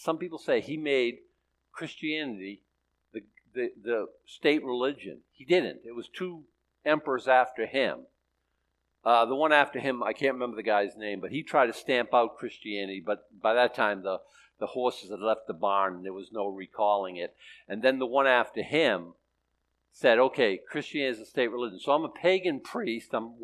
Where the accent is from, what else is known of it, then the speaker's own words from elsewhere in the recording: United States; born there; I wasn't born in deepest darkness. I was born right here in America.